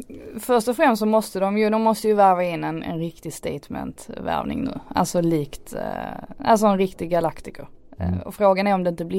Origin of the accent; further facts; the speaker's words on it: Skåne, Sweden; Nej, för jag är skåning då. Jag tycker redan jag uttalar allt fel.